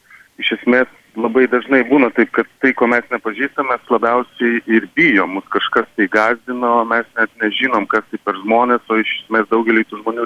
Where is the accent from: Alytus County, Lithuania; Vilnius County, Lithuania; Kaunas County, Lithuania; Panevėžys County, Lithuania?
Alytus County, Lithuania; Alytus; moved away as an adult; aš gimiau Alytui, augau, gyvenau iki 18 metų.